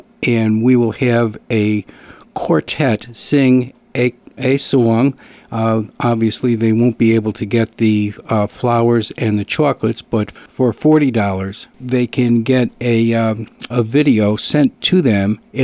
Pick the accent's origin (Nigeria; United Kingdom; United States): United States; New York; moved away; My family's actually from upstate New York. I moved out to southeastern Massachusetts in the early 80s.